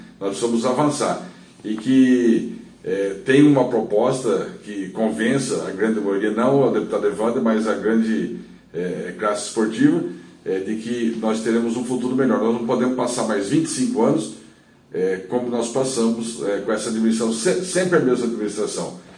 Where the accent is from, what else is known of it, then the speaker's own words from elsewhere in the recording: Corumbá, Mato Grosso do Sul, Brazil; A minha terra, Corumbá, é um celeiro de jogadores, sempre foi